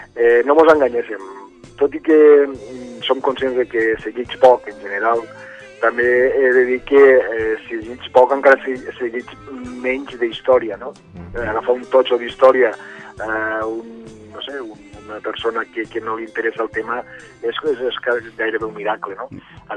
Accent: Sant Carles de la Ràpita, Catalonia, Spain; de quina manera podria fer que la història, en aquest cas del meu poble, de la Ràpita, pogués arribar a més gent

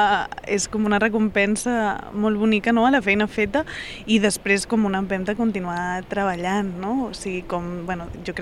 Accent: Girona, Catalonia, Spain; Jo vinc, o sigui, jo soc de Girona, no? Llavors, clar, el meu imaginari és més la Costa Brava

